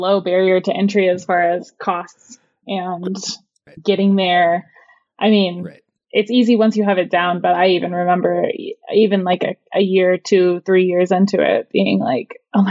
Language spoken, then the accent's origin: English; Olympia, Washington, United States; I grew up in Olympia, so the closest mountain is like 2 to 3 hours away with traffic.